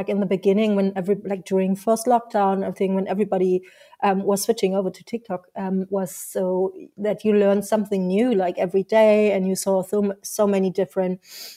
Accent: Berlin, Germany; and I'm from Berlin. I was born in Berlin

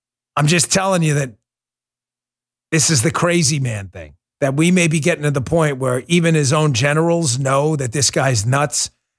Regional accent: New York City, New York, United States; Listen, I grew up in New York City.

